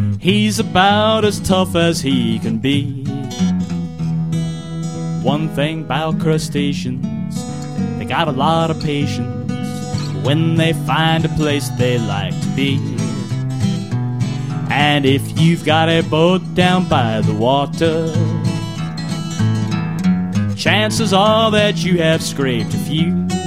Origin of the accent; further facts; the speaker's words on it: Miami, Florida, United States; I'm from Miami